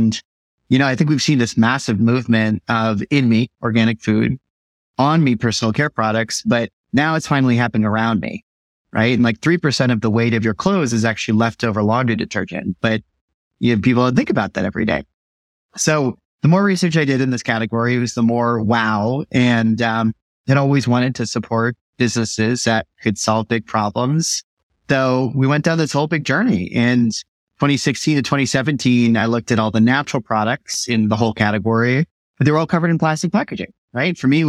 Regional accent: Boulder, Colorado, United States; I was born in Boulder, Colorado. So grew up with a lifestyle and better for you everything.

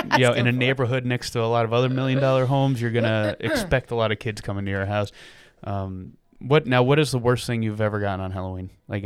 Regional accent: Vernon, British Columbia, Canada; from growing up in Vernon, I was like, if you tried to walk up my road in Vernon, you'll never make it to the top because we live on the side of a mountain and it's like extremely steep.

